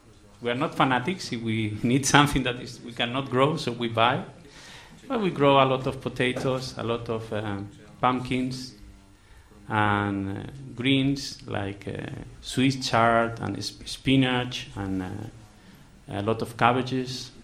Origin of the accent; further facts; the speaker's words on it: Spain; I'm from Spain. I live in North Spain with my good wife, Marta, and my son, Vrindavan.